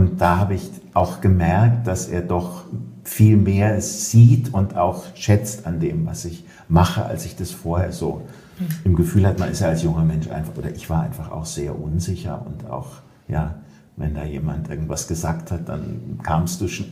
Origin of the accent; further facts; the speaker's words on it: Stuttgart, Baden-Württemberg, Germany; in Stuttgart, wo ich groß geworden bin